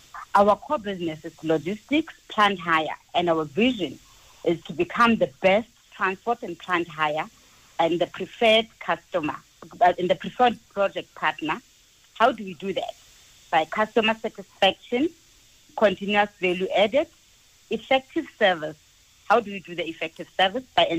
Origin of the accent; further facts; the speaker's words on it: Eastern Cape, South Africa; I'm from Eastern Cape, like I mentioned, from labor-sending community.